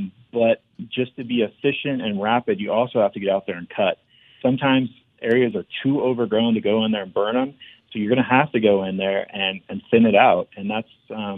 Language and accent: English; California, United States; California is actually my home state, so I won't knock it too hard.